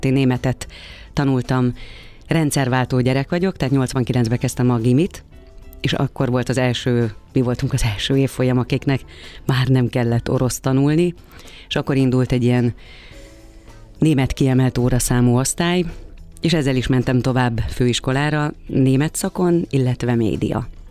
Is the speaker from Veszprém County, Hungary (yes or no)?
no; Lánycsók, Baranya, Hungary; egy kis faluból származom, Mohács mellől. Úgy hívják a települést, hogy Lánycsók. Uh-huh. Az 3 kilométerre van Mohácstól. És ott nőttem